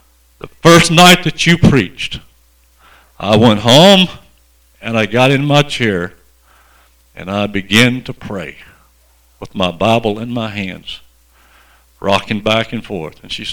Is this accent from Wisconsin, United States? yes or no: no; West Helena, Arkansas, United States; I remember back when I was growing up as a boy, I grew up in West Helena, Arkansas.